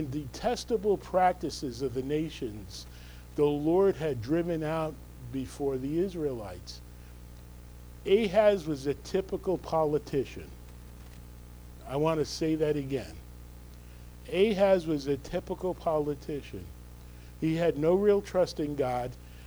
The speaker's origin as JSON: {"language": "English", "region": "New Jersey", "country": "United States", "accent": "North Jersey", "said": "But I can't hide my North Jersey accent."}